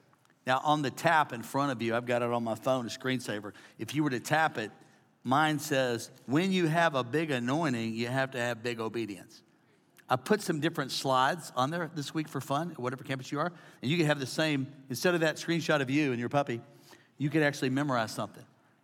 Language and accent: English; United States; I'm an American.